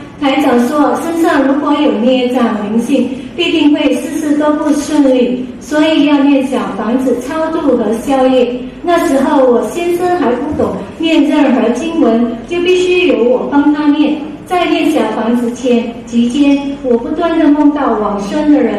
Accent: Penang, Malaysia; 我是来自马来西亚槟城

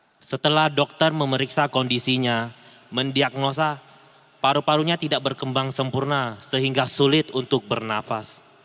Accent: Tanjung Pinang, Riau Islands, Indonesia; berasal dari Tanjung Pinang, Kepulauan Riau.

